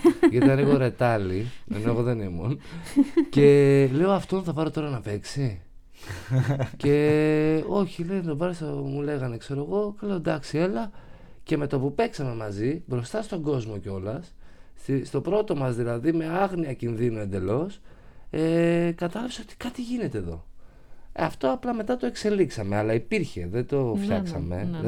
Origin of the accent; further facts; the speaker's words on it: Chalkida, Central Greece, Greece; also born or lived in Arta; Ο μπαμπάς μου και εμένα από εκεί, ναι.